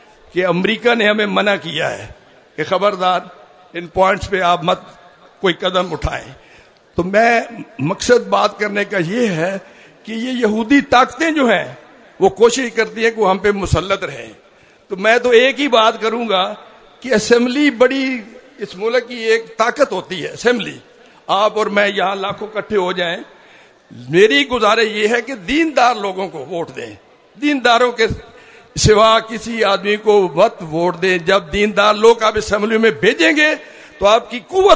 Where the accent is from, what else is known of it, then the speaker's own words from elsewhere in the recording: Sargodha, Punjab, Pakistan; میرا ایک سرگودا شہر کے اندر گاؤں ہے جس میں میری رہائش ہے،